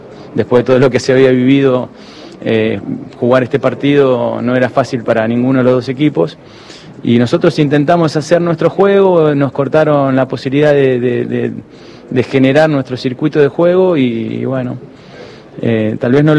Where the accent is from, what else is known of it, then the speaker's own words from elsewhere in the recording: Argentina; Yo soy argentino y nací en nuestro fútbol